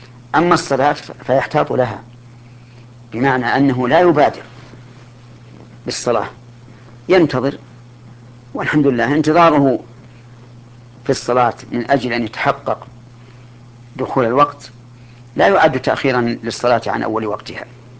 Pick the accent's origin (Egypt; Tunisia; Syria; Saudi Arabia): Saudi Arabia; لكن عندنا في السعودية